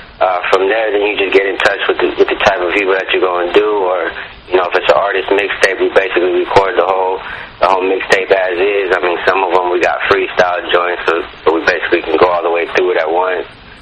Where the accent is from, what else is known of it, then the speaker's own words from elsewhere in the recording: San Jose, California, United States; also born or lived in New Mexico / Arizona; Well, shit, I'm from the Bay Area, South Bay Area, San Jose. Shit, I moved throughout the Southwest as well. Been through New Mexico, Arizona, and shit, I'm back out here now.